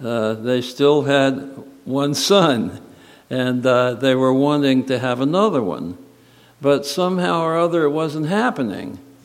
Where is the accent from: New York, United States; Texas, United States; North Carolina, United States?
New York, United States; New York City; also born or lived in Bronxville; I was born in New York City. I lived in a very fashionable part of Riverdale in the Bronx, a place called Fieldston, very nice. And then my father bought a house in Bronxville in southern Westchester County